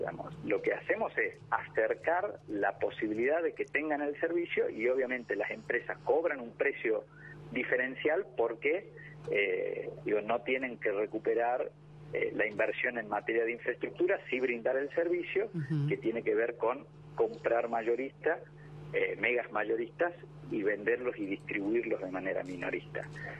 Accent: Salta, Argentina; me escucharán la tonada, digo, yo vengo de Salta, en el norte argentino

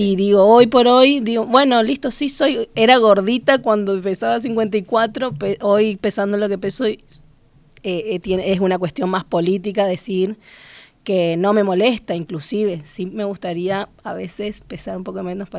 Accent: Chaco, Argentina; soy del Chaco y soy de este lugar que me dio tantas posibilidades.

